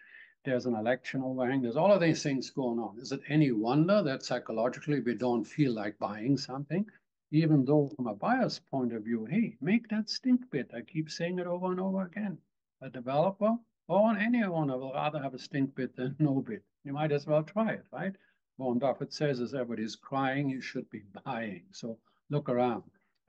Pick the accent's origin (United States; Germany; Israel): Germany; Even places like Germany, my home country, has a terrible world economic disasters probably pending.